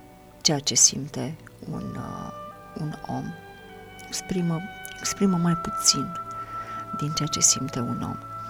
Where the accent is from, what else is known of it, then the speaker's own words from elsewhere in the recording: Romania; la forța care ne vine ca români de aici, din unirea politică